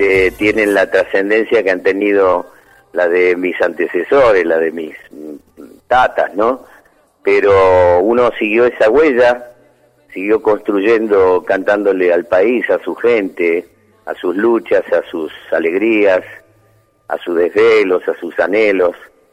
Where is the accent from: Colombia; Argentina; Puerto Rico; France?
Argentina; Capitán Sarmiento, Buenos Aires Province; Yo soy nacido en Capitán Sarmiento